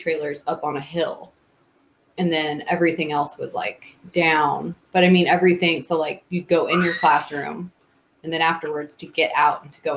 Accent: Oceanside, California, United States; born there; I was born in Oceanside, California.

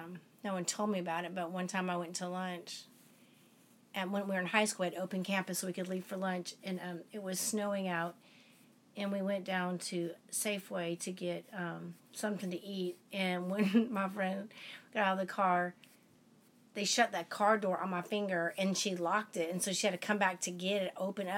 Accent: Moses Lake, Washington, United States; also born or lived in Germany; I grew up in Moses Lake, Washington from third grade on. Before that, we lived in Germany.

